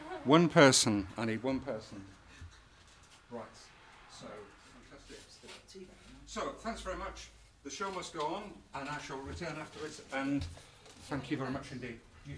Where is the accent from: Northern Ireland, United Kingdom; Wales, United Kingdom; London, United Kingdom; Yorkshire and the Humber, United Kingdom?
Yorkshire and the Humber, United Kingdom; I come from Yorkshire, and we don't applaud before we know what you're in for